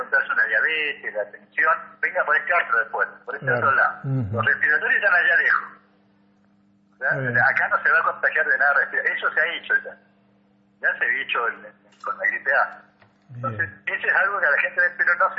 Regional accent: Argentina; nosotros somos argentinos, somos latinos, somos sociales, somos muy sociales

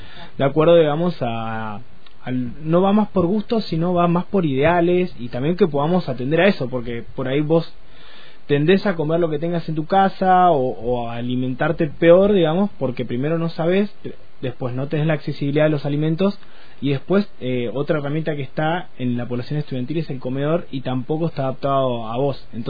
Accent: Junín de los Andes, Neuquén, Argentina; now in Cipolletti, Argentina; Y yo ahora soy de Junín de los Andes, pero soy de Junín de los Andes, pero estoy viviendo en Cipolletti ahora, por la facultad.

